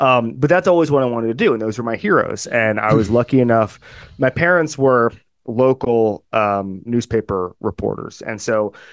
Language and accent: English; Orlando, Florida, United States; I grew up in Orlando, so you'd see Lee Corso all the time.